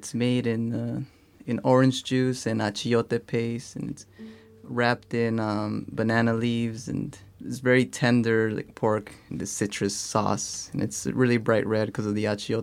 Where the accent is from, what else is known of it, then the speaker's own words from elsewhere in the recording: Los Angeles, California, United States; now in Humboldt County, United States; I've been here for about 4 years up in Humboldt County. I'm from Los Angeles.